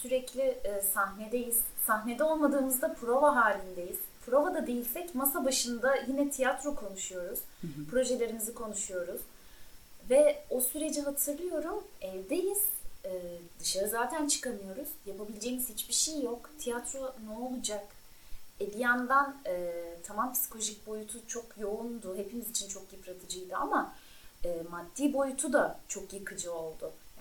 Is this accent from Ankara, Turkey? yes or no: no; İzmir, Turkey; now in Istanbul, Turkey; Sadece bir valiz hazırladım ve memleketime gittim İzmir'e. 3 ay boyunca İstanbul'a dönemedim.